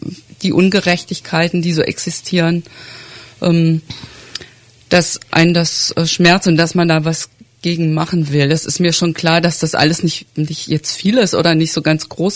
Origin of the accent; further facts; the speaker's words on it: Southern Germany, Germany; damals in meiner Kirchengemeinde, wo ich aufgewachsen bin, in Süddeutschland.